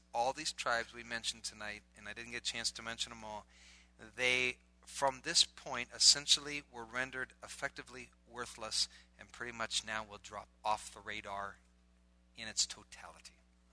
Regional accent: Iowa, United States; I'm from Iowa, so I never knew what an ocean was.

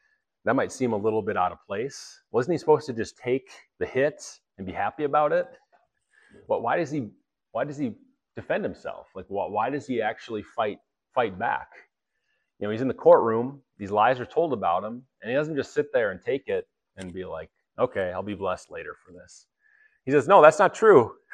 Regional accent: United States; I'm an American. I have free speech.

